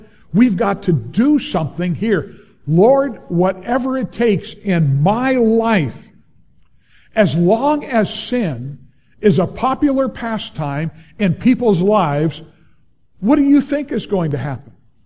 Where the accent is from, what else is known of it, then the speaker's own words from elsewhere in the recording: United States; I love America. I am an American.